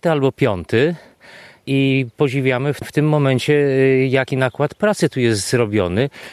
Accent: Sandomierz, Świętokrzyskie Voivodeship, Poland; Jesteśmy z Sandomierza.

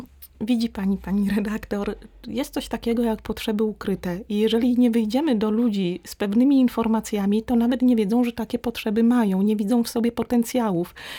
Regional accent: Lower Silesian Voivodeship, Poland; Ja przyjechałam z Dolnego Śląska, więc jak zostałam zaakceptowana

